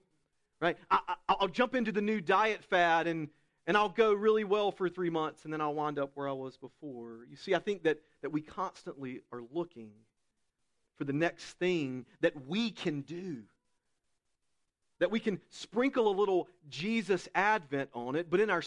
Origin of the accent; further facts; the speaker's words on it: Southeast, United States; I'm from the Southeast, grew up on a farm.